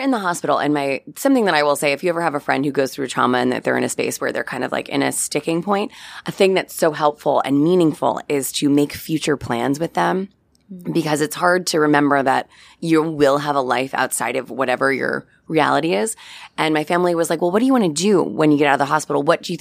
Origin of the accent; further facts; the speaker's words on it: New York, United States; now in Brooklyn, United States; I grew up on Long Island and I live in Brooklyn, but my parents have retired in Vermont.